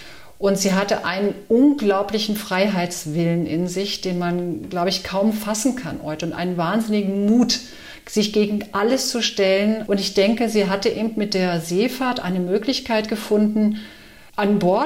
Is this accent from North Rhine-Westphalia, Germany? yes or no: no; Brunsbüttel, Schleswig-Holstein, Germany; born there; komme gebürtig aus Norddeutschland, bin in Brunsbüttel geboren.